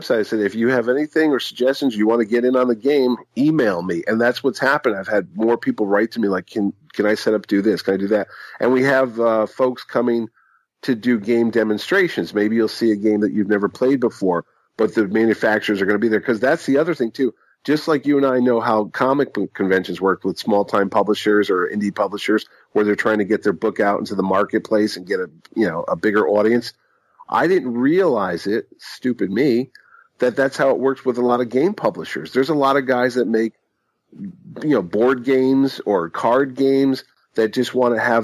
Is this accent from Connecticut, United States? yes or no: yes; Connecticut, United States; accent: Connecticut; That's my Connecticut accent. Okay, that's my Connecticut